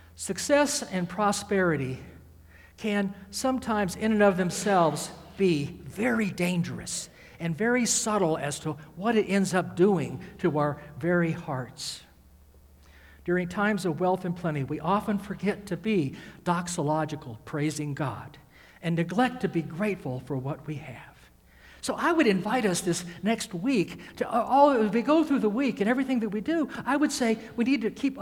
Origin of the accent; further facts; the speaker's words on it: the South, United States; I'm from the South originally.